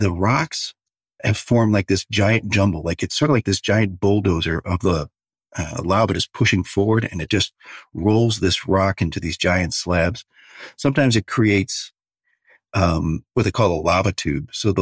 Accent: Ohio, United States; No, I grew up in Ohio

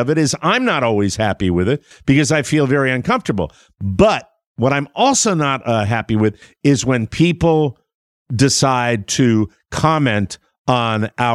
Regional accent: Ireland; And I've been drinking, and I'm Irish, and I get angry at that.

